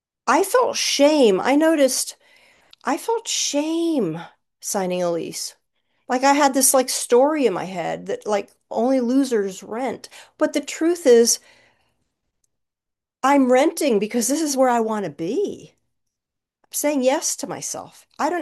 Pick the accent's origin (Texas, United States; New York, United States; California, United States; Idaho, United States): New York, United States; finally live as the New Yorker that I am in every fiber of my being.